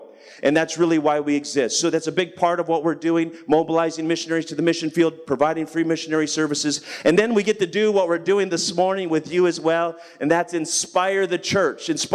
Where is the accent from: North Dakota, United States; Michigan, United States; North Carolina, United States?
Michigan, United States; Rockford; But then I'm actually from and grew up and graduated from high school in Rockford, Michigan. So I'm from West Michigan